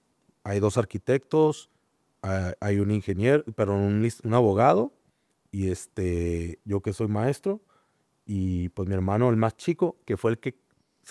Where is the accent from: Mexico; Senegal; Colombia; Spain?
Mexico; Tijuana, Baja California; Soy originario de Baja California, ahí de Tijuana, ahí en la colonia en la Buenavista.